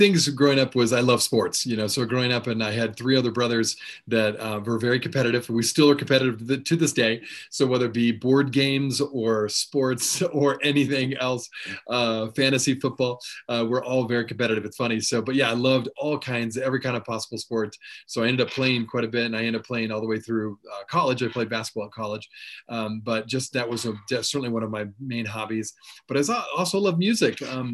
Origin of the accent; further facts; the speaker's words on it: Columbus, Indiana, United States; born there; So I was born in Columbus, Indiana. It's a town just south of Indianapolis.